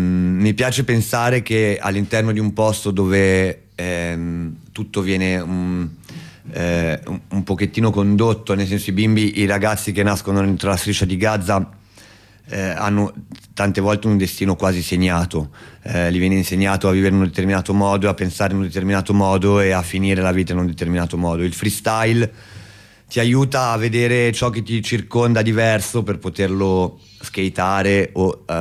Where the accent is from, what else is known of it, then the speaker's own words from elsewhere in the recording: Milan, Lombardy, Italy; vengo appunto da Milano